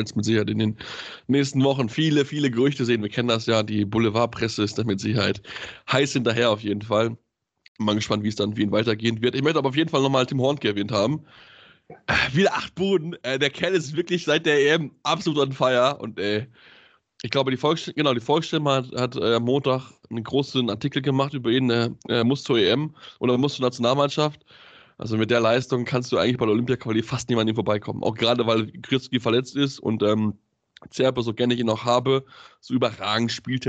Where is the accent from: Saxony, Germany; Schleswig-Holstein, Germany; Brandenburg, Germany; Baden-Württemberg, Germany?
Schleswig-Holstein, Germany; Kiel; Also als Kieler würde ich ihn sofort holen.